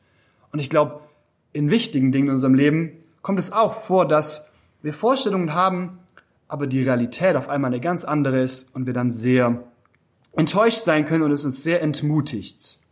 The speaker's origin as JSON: {"language": "German", "town": "Metzingen", "region": "Baden-Württemberg", "country": "Germany", "said": "ich komme aus Metzingen."}